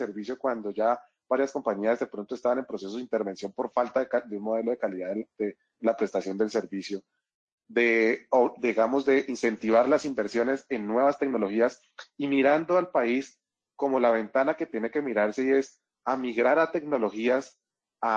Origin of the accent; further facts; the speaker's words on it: Colombia; Como colombiano me gustaría que tuviera un recurso en mi impuesto